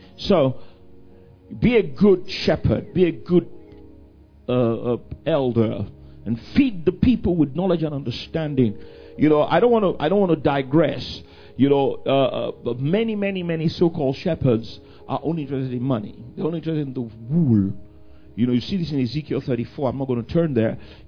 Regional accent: England, United Kingdom; moved away; For example, like me, to the glory of God, I came from England. I could have stayed in England or gone on to America.

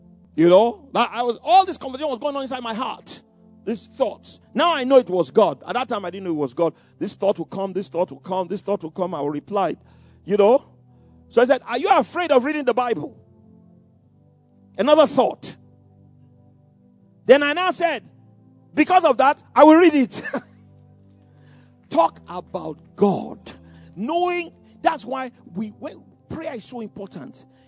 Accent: Ikoyi, Lagos, Nigeria; I grew up in Ikoyi, you know.

